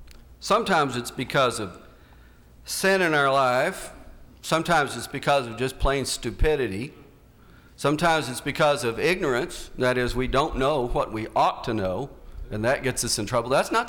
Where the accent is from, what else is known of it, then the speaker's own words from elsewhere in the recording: Garland, Texas, United States; because I grew up in Garland, which is about 35 miles from McKinney.